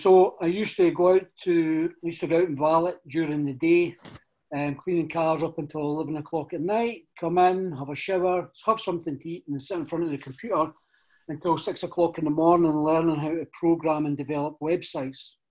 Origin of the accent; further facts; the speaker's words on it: Bathgate, Scotland, United Kingdom; I'm originally from Bathgate